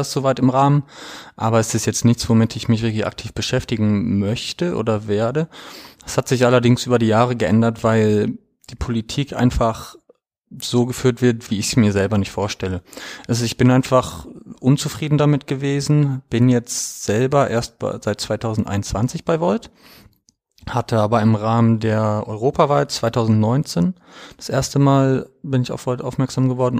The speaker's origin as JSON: {"language": "German", "region": "Lower Saxony", "country": "Germany", "tie": "born there", "also_born_or_lived": "Mannheim / Oldenburg", "lives_now": "Dortmund, Germany", "said": "Ich bin mittlerweile 33 Jahre jung oder alt, wie man es nimmt. Ich wohne in Dortmund seit circa 10 Jahren, komme gebürtig aus dem Raum Niedersachsen, aus einem sehr ländlichen Raum."}